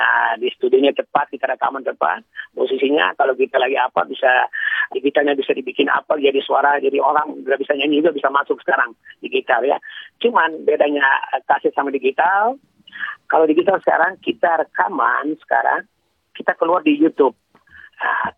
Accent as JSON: {"language": "Indonesian", "town": "Ambon", "region": "Maluku", "country": "Indonesia", "said": "saya memang orang Ambon, orang Maluku yang punya disiplin"}